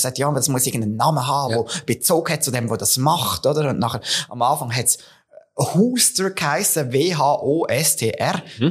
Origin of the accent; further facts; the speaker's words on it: Lucerne, Switzerland; Also ich bin ja da zu Luzern. Ich bin ein Bergbub von der Umgebung. Ich bin aufgewachsen auf der Rigi.